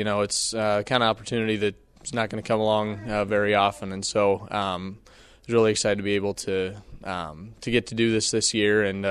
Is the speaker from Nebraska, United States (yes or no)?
yes; Nebraska, United States; I'm a farmer from South Central Nebraska.